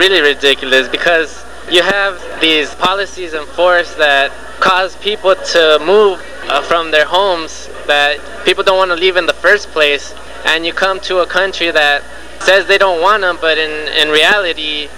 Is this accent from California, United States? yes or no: yes; Santa Ana, California, United States; I'm from Santa Ana, California.